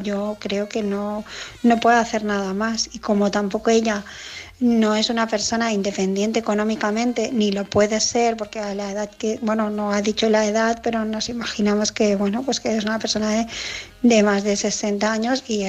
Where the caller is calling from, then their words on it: Barcelona, Catalonia, Spain; de Barcelona